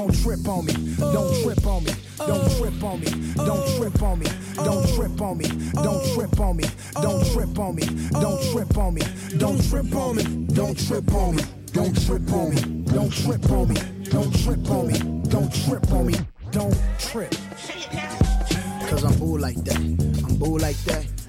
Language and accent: English; Compton, California, United States; I make it rain in Compton like it's a strip club. I grew up in Santana Block, that's where the Crips was.